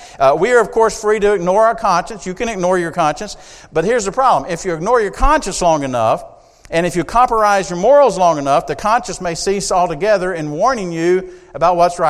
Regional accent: the South, United States; I was raised in the South, and my father was a good Southern gentleman, a man of his word, an honest man.

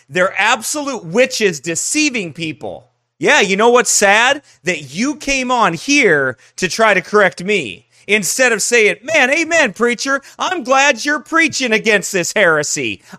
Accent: the South, United States; accent: Southern; Chainbreak doesn't like my Southern accent.

